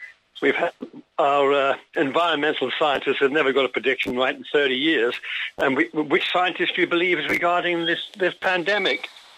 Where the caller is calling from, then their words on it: Los Angeles, California, United States; from Los Angeles.